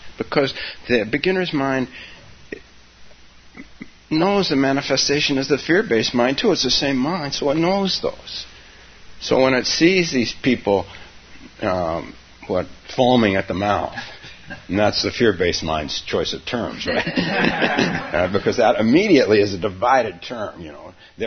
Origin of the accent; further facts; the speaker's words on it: San Francisco, California, United States; Well, see, I'm from San Francisco, so.